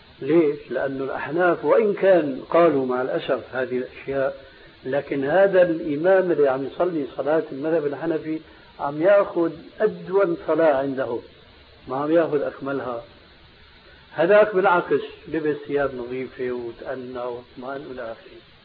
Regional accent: Damascus, Damascus Governorate, Syria; هناك عندنا في دمشق المسجد الأموي في 4 محاريب

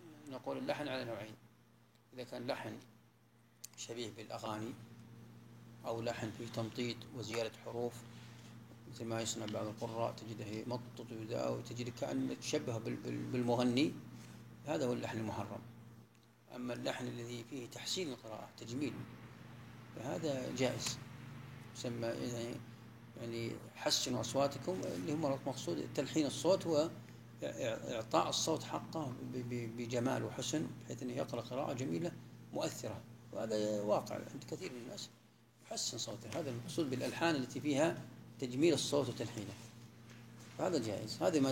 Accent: Najd, Saudi Arabia; يعني عندنا في نجد هنا قبل 40-50 سنة ما يجودون أبدا

